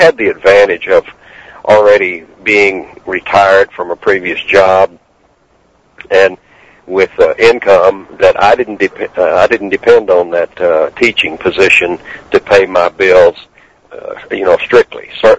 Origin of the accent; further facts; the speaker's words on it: Texas, United States; growing up in East Central Texas as an elementary schooler and then South Texas in high school, back in the 50s and early 60s